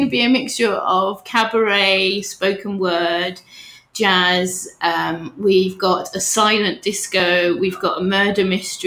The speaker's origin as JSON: {"language": "English", "town": "Sidcup", "region": "London", "country": "United Kingdom", "tie": "born or raised there", "also_born_or_lived": "Lewisham", "said": "I was born in Lewisham, but probably brought up in Sidcup, which is a lovely sleepy town"}